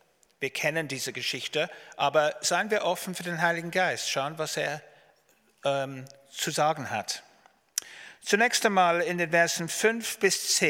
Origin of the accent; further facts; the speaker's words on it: England, United Kingdom; German is a second language; also born or lived in Austria; Und ich bin aus England, wie man sieht und hört.